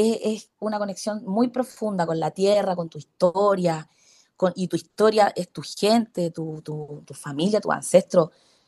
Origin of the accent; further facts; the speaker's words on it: Chile; si soy chilena y no quiero dejar de serlo.